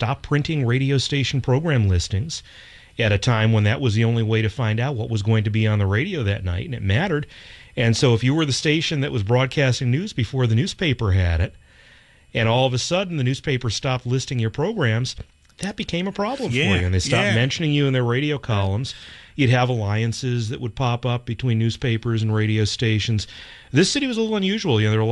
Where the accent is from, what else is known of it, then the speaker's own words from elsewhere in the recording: Rochester, New York, United States; I'm from Rochester originally, came here to go to school at Brandeis, and lucked into a position here right out of college after some time up in Lowell.